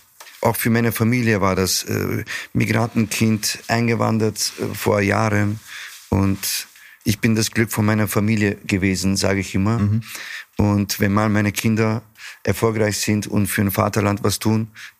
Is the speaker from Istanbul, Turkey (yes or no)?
no; Samsun, Turkey; Ich habe eine Woche Urlaub gemacht in der Türkei, in Samsun, von wo ich herkomme.